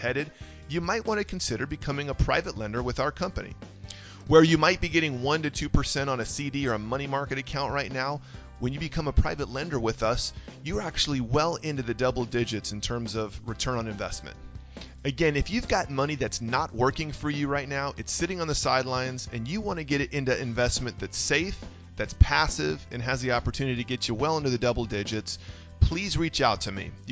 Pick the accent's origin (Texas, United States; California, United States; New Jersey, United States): California, United States; San Jose; Interestingly enough, I'm actually originally from San Jose.